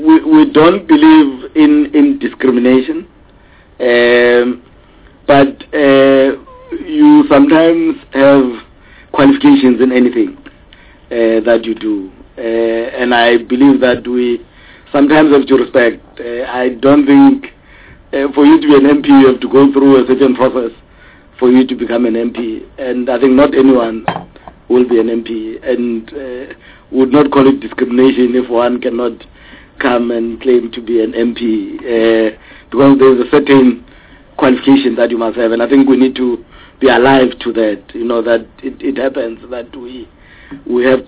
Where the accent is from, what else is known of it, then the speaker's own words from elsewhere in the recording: South Africa; I am a South African, but before I'm a South African, I am also Ndebele